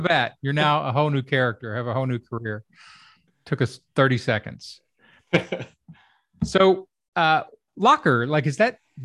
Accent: Kentucky, United States; so I grew up in Kentucky, right? And I was the first person in my family to go to college.

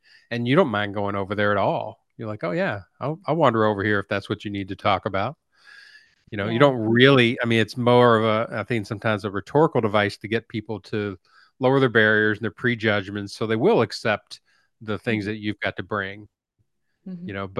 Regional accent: United States; And it never occurred to me that I was dysregulating this 80% of this audience just by being an American.

